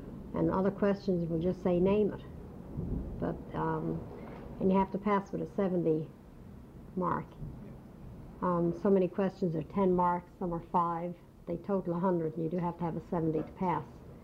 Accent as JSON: {"language": "English", "town": "Dublin", "region": "Leinster", "country": "Ireland", "tie": "born there", "also_born_or_lived": "Hartford, United States", "said": "Well, I was born in Dublin, Ireland."}